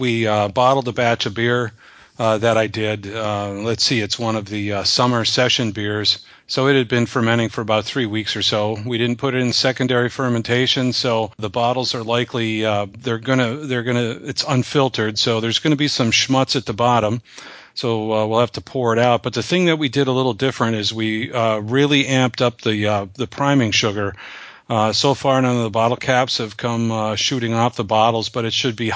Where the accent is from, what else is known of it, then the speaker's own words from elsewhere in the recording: Minnesota, United States; Oh, I used to shoot birds all the time as a kid, duck hunting and pheasant hunting growing up in Minnesota, mostly pheasant hunting.